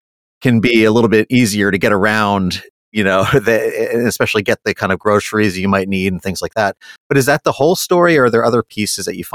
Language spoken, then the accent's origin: English; New York, United States; I'm a New Yorker originally